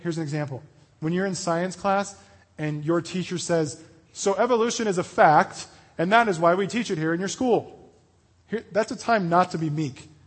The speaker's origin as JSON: {"language": "English", "town": "Denver", "region": "Colorado", "country": "United States", "tie": "born or raised there", "said": "I grew up in Denver and lived there for my whole life pretty much, except for I've been here for a little while."}